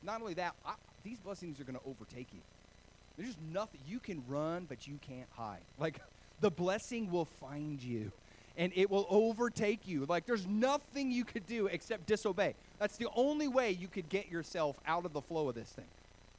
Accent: Oregon, United States; also born or lived in Hawaii / California; I lived in Hawaii for a little while, and I grew up in Oregon, which is very cold beaches, very cold water.

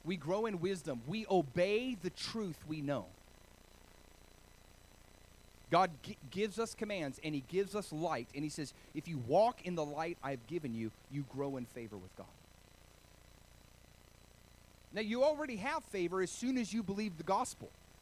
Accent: Oregon, United States; also born or lived in Hawaii / California; I lived in Hawaii for a little while, and I grew up in Oregon, which is very cold beaches, very cold water.

